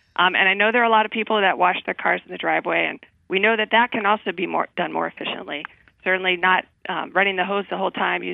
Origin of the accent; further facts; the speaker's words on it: Southwest, United States; Well, I grew up in the Southwest, so certainly I grew up in a dry environment, so I knew the importance of water.